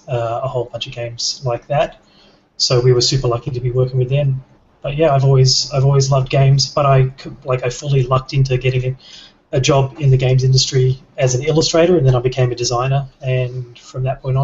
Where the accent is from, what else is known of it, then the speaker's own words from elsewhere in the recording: Australia; accent: Australian; I'm Australian, if that's not obvious from the accent.